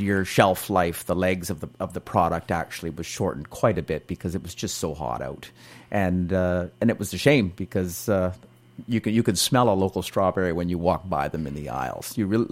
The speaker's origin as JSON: {"language": "English", "town": "Armstrong", "region": "British Columbia", "country": "Canada", "said": "I'm from Armstrong. I've lived there for 75"}